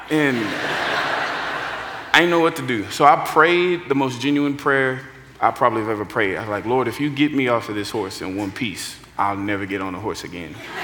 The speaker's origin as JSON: {"language": "English", "town": "Garland", "region": "Texas", "country": "United States", "tie": "born or raised there", "said": "I grew up in Garland, Texas, and the only time I remember seeing horses as a child was when I took a field trip to Fort Worth."}